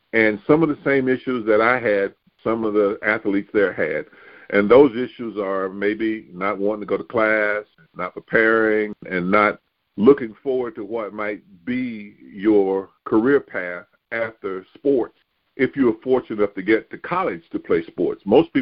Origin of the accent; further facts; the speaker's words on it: Raeford, North Carolina, United States; to integrate what had formerly been all-white Hoke County High School in Rayford, North Carolina, my hometown, after attending all-black public schools and then high school, Upchurch High School in Rayford.